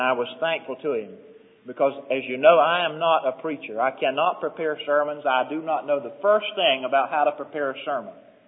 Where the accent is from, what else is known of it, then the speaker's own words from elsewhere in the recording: the South, United States; I'm from the South and we believe in preaching the Word of God down there.